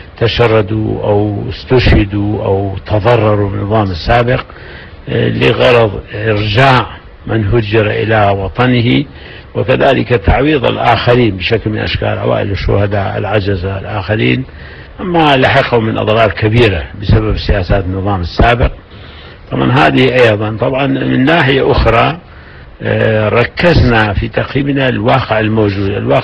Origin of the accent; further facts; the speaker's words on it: Iraq; نستطيع أن نحكم بلدنا كعراقيين